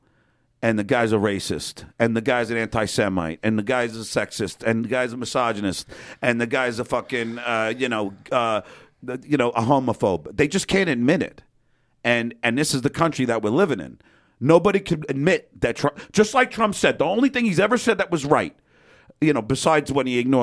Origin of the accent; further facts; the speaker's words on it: New York, United States; So if I sound like Dice, it's because I sound like my roots from New York. That's how people fucking talk.